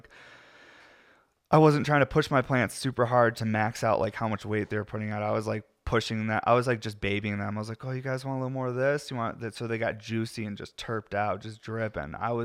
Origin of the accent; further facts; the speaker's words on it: Syracuse, New York, United States; now in Colorado, United States; But I'm from upstate New York. I'm from Syracuse, New York, where it's always gray. So moving to Colorado has totally changed for me